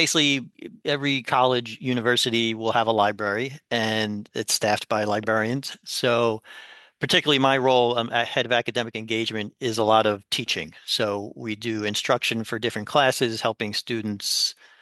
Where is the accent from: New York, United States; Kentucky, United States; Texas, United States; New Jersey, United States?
New York, United States; Queens; Yes, I am. I grew up in Queens.